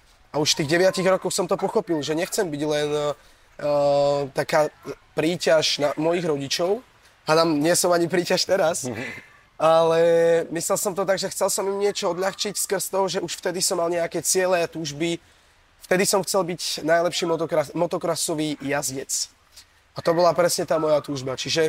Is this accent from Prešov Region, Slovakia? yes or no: no; Žilina Region, Slovakia; mám 21 rokov, pochádzam z Oravy.